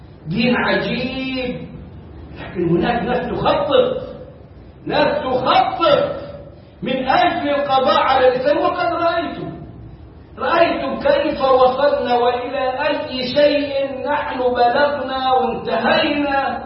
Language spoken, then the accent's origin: Arabic; Egypt; وهم امتداد للتكفير الذي كان عندنا في مصر في 70s and 80s